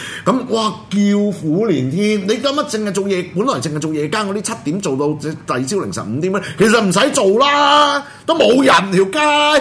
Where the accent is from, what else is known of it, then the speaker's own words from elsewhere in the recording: Hong Kong; 咁我又想问一下，到底嗰两条呢两个花费咗我哋香港人